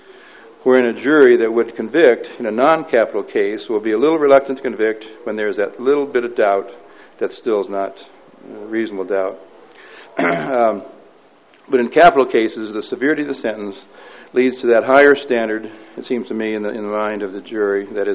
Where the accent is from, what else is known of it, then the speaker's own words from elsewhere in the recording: Iowa, United States; like my home state of Iowa.